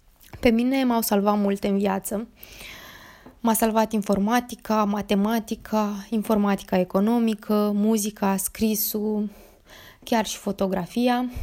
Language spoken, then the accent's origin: Romanian; Roman, Neamț County, Romania; când am început să iau cursuri de Pascal la Clubul Copiilor din orașul meu natal, Roman.